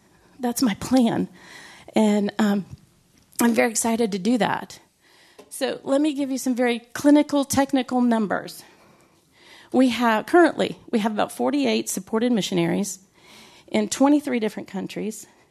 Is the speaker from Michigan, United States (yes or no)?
no; Ohio, United States; also born or lived in Brazil / Florida; So fast forward, grew up in Ohio. After we came back from Brazil, grew up in Ohio, moved to Florida. Lived in Florida for about 14 years.